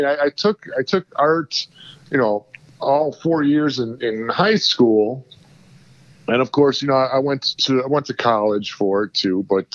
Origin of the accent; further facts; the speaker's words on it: Warren, Michigan, United States; now in Clinton Township, United States; I lived in Warren until I was about 10 years